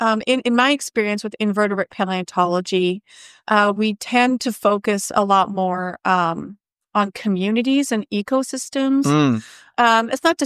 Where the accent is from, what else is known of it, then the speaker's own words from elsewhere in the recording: Saskatchewan, Canada; also born or lived in Alberta, Canada; growing up in Saskatchewan, Alberta, at that time, dinosaurs were the big thing.